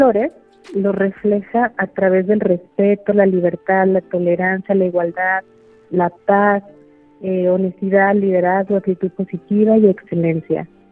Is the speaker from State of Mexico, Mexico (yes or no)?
no; Aguascalientes, Mexico; Yo soy aquí originaria de Aguascalientes